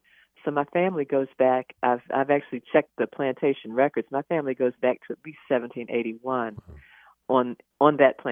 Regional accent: Baltimore, Maryland, United States; because I was growing up in Baltimore, so it's very different than growing up in North Carolina at that time.

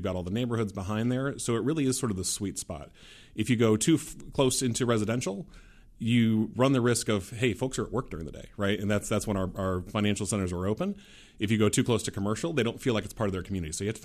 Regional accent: Holland, Michigan, United States; Yeah, so I grew up here in West Michigan. So I'm from Holland originally.

